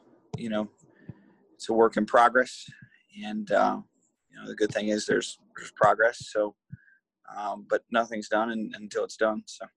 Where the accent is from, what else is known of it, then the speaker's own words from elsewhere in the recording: Michigan, United States; because I'm from Michigan